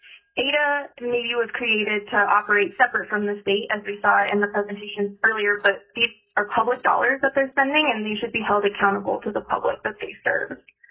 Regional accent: Anchorage, Alaska, United States; I'm calling in from Anchorage, where I was born and raised.

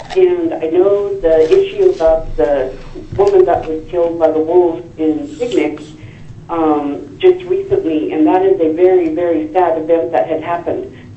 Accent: Sitka, Alaska, United States; born there; I am Alaska Native. I am one half Klinkit. My father is from the Eagle Wolf tribe, the Shongukati. I was born in Sitka, Alaska on July 4th.

